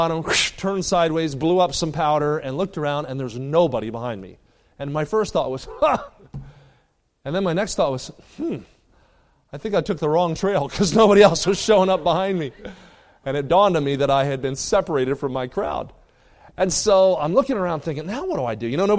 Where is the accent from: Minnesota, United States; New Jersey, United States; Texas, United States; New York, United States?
New Jersey, United States; now in Kansas City, United States; As a kid growing up, I skied in the Pocono Mountains when I grew up in New Jersey, then moved to the Midwest, live in Kansas City now.